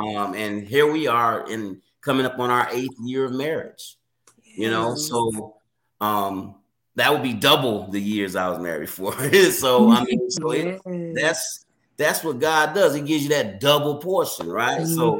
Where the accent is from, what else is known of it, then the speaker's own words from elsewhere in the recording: Oviedo, Florida, United States; So we grew up in Florida and outside, it's in Oviedo, Florida, outside of Orlando